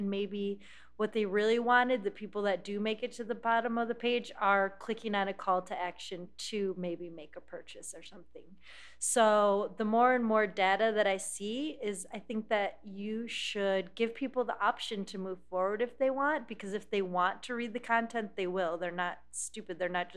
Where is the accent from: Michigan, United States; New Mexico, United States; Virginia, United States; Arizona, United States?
Michigan, United States; I'm from Michigan. I guess I'm a Lions fan.